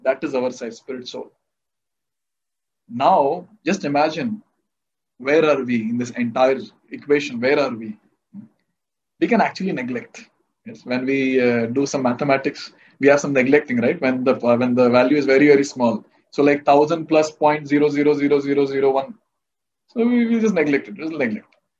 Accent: Bangalore, Karnataka, India; since I'm from Bangalore, so I'll talk about Karnataka. So we are in a state called Karnataka.

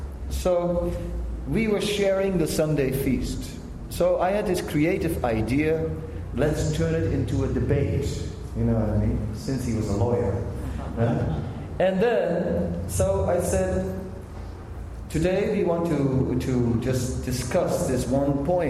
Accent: Vrindavan, Uttar Pradesh, India; I said, well, it's obvious, you know what I mean? I'm from Vrindavan.

